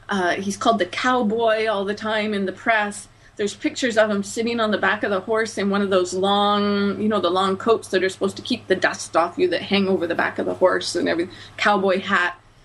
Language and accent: English; Canada; my own perspective as a Canadian